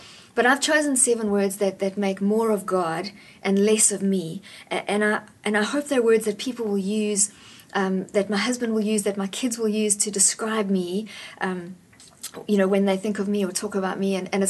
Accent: South Africa; we are South African, not South Afrikaant, and we don't just quit when things are hard

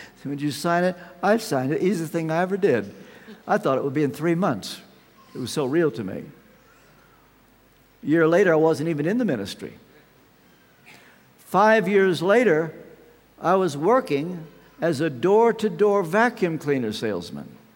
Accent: Ashland, Kentucky, United States; As you may know, I come from Ashland, Kentucky.

